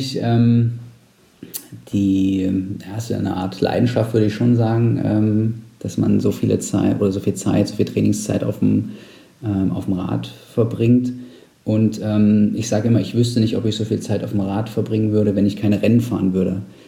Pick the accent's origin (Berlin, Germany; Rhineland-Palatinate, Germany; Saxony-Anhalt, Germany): Saxony-Anhalt, Germany; also ich komme aus Sachsen-Anhalt ursprünglich